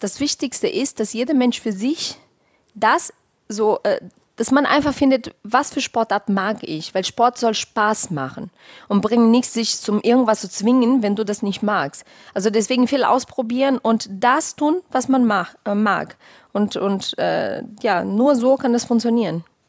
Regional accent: Petrópolis, Rio de Janeiro, Brazil; den Miss Petropolis, die Stadt, wo ich herkomme.

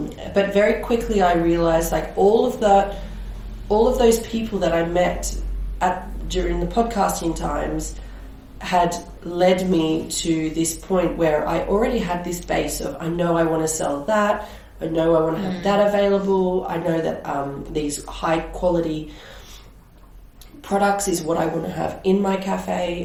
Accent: Australia; also born or lived in United Kingdom; now in Switzerland; I am Australian. So I moved here from England.

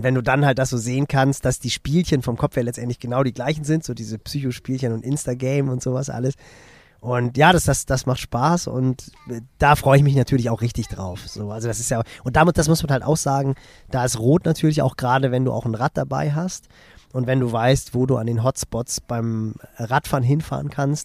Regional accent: Hamburg, Germany; Also bei uns in Hamburg war es jetzt diese Woche echt noch kalt morgens.

